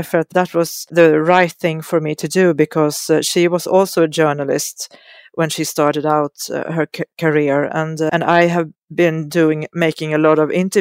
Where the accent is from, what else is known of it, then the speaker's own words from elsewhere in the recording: Osebol, Värmland, Sweden; now in Gothenburg, Sweden; It will not be me remembering when I grew up in Ossebol, because I moved to Gothenburg 24 years ago.